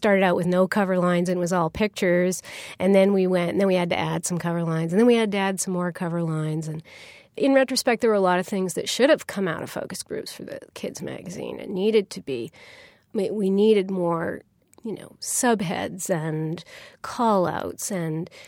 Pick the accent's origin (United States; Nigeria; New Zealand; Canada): Canada; I'm Canadian